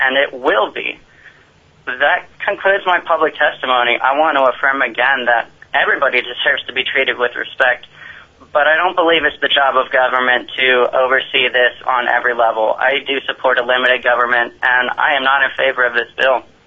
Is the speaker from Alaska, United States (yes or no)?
yes; Homer, Alaska, United States; I'm from Homer, Alaska.